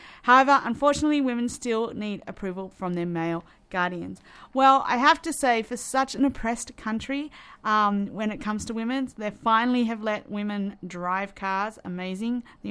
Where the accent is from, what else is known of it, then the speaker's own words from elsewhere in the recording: Australia; a music festival that tours around Australia, my home country.